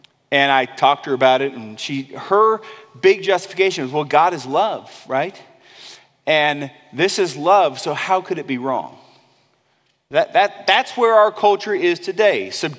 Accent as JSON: {"language": "English", "region": "California", "country": "United States", "tie": "born or raised there", "said": "Had a friend growing up in California. We lived on the same street for several years."}